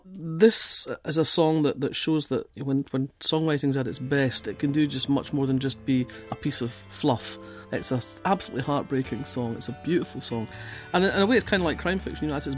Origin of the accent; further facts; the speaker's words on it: Kirkcaldy, Scotland, United Kingdom; I grew up in Kirkcaldy, and I went to a school that was very strongly academic. But Fife was in many ways quite a parochial, quite a closed world.